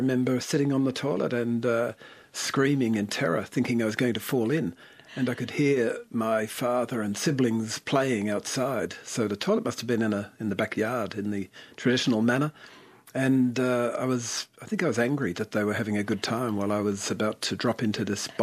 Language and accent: English; Devonport, Tasmania, Australia; It was idyllic for a kid. I mean, we just wandered and explored and adventured all day long. There was a ferry you could catch across the river and go to North Devonport, which we did quite often.